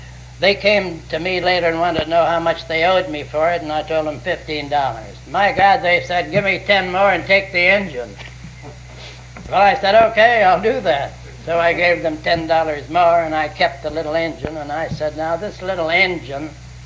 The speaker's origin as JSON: {"language": "English", "town": "Snohomish", "region": "Washington", "country": "United States", "tie": "born there", "said": "I was born in Snohomish, Washington, which was brought out at the monument yesterday, in which I was trying to conceal."}